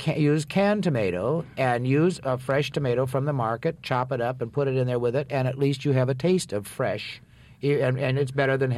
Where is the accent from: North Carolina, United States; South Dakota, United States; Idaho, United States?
South Dakota, United States; because in growing up in South Dakota, there's not much there either. There is today.